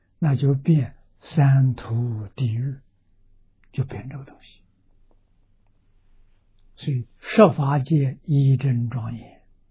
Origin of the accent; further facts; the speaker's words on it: China; 那我们中国人叫造孽